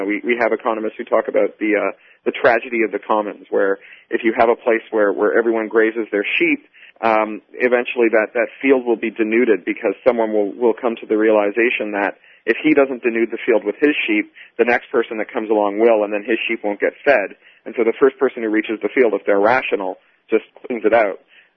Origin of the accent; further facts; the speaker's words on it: Canada; now in United States; I hail from Canada, and one of the things that continually frustrates me about living in the States